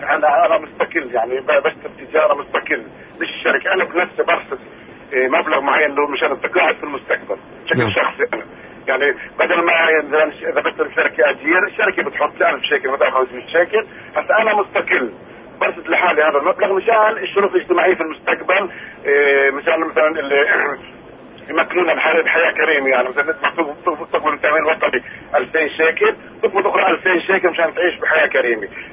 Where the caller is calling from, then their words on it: Taif, Makkah Province, Saudi Arabia; من الطائف المسلم